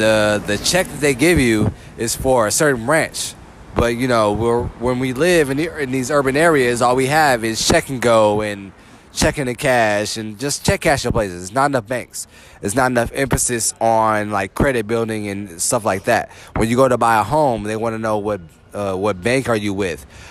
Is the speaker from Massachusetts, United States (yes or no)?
no; Los Angeles, California, United States; I'm not from San Francisco. I'm from the L.A. area